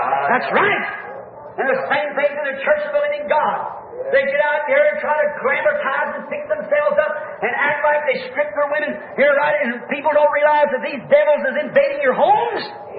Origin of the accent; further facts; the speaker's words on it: United States; I'm American, certainly.